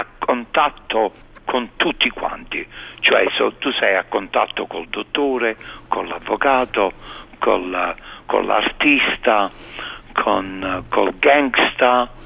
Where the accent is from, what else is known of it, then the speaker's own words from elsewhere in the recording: Naples, Campania, Italy; accent: Neapolitan; io sono napoletano verace. Vedi che pure parlando l'italiano, il napoletano si sente a me.